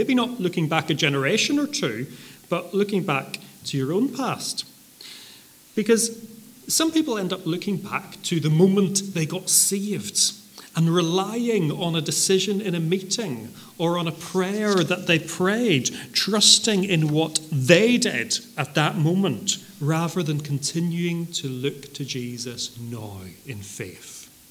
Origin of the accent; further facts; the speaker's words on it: Northern Ireland, United Kingdom; also born or lived in United States; When I was young and I lived in America, this always happened because people would find out I was from Northern Ireland.